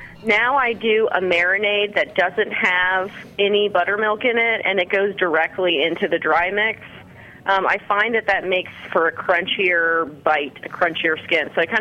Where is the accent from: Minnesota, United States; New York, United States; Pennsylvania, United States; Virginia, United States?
Virginia, United States; I'm not. I moved here about 13 months ago.